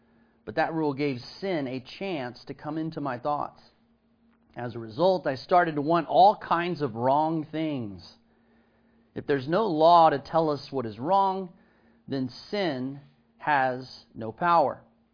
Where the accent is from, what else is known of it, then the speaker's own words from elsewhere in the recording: Austin, Texas, United States; a lot of times as a young kid growing up in Austin, Austin was such a metropolitan place.